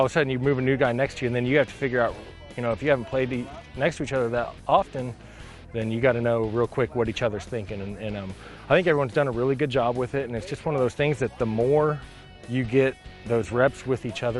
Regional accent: Missouri, United States; I was from Missouri, so I have a permanent house back there.

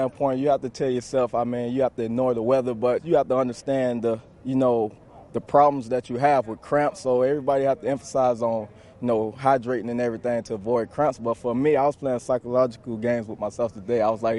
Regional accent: Miami, Florida, United States; down in Miami, going back to my hometown. Nothing better than that.

